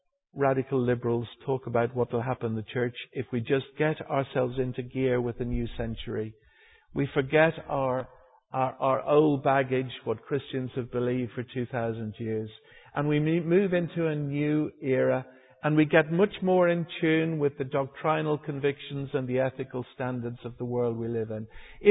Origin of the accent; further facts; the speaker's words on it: Ireland; because I come from Ireland, as you may have detected in my accent.